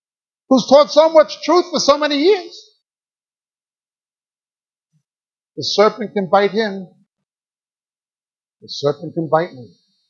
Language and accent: English; New York, United States; And I thought he was just making fun of me because I was from New York. I would believe anything. This Yankee would believe anything.